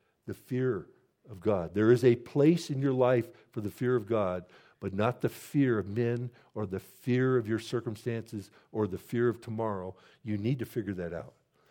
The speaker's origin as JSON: {"language": "English", "town": "Chicago", "region": "Illinois", "country": "United States", "said": "I'm from Chicago. You do those things in Chicago. You pay your way, right? And I lived in Chicago for 16 years"}